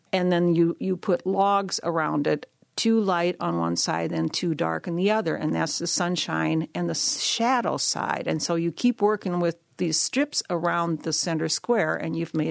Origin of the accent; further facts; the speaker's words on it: Mount Carmel, Iowa, United States; Well, that one is the depiction of my hometown in Iowa, Mount Carmel, Iowa. And that is a town of 100 people.